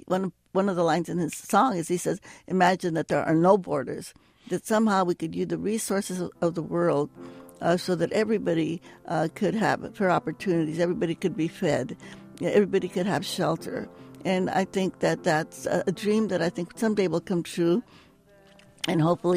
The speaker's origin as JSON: {"language": "English", "town": "Stockton", "region": "California", "country": "United States", "tie": "born or raised there", "said": "I grew up in Stockton, California, which had a lot of ethnic diversity, thank goodness."}